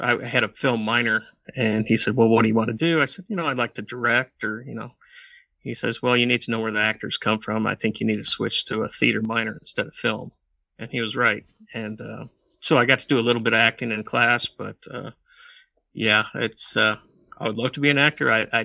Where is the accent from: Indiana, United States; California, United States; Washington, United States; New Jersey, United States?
Indiana, United States; Michigan City; Born and raised in Michigan City. Went to a small Catholic high school there, Marquette.